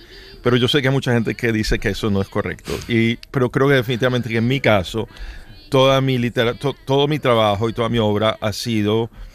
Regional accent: Venezuela; also born or lived in New York; yo soy un escritor gay. Yo también soy un escritor latino. Yo también soy un escritor venezolano. Yo también soy un escritor neoyorquino. Yo también soy un escritor judío.

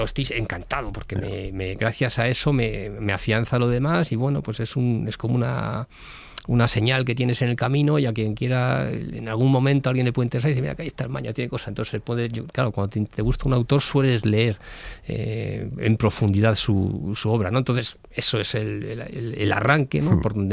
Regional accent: Sevilla la Nueva, Community of Madrid, Spain; una feria en mi pueblo, en Sevilla Nueva, y había 32 escritores, algo así, todo, digo, joder, en este pueblo, en un pueblo de 6.000 habitantes

